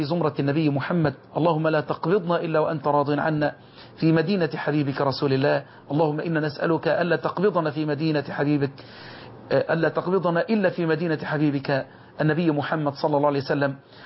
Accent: Egypt; اللهم احفظ بلدنا مصر

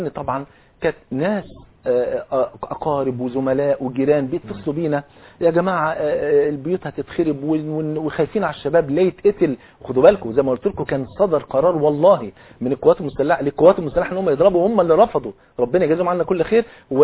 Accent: Egypt; خليني انا مواطن مصري

